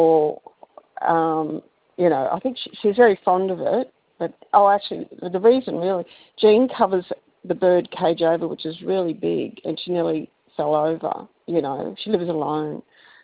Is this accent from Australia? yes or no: yes; Brisbane, Queensland, Australia; I come from Brisbane